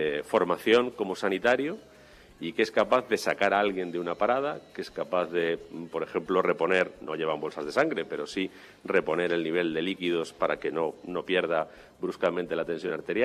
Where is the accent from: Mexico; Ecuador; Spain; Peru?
Spain; Madrid, Community of Madrid; yo nací en Carabanchel, como buen hijo de militar, en el Hospital Militar Gómez Ulla. Viví mucho tiempo en Cuatro Vientos, entre Aluche y Carabanchel.